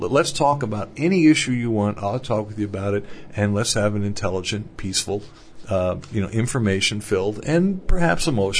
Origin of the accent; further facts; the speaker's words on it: Mahanoy City, Pennsylvania, United States; In my hometown, the Mahanoy City, Pennsylvania, we used to literally, and everybody did, used to leave our keys in the car, unlocked, parked on the street.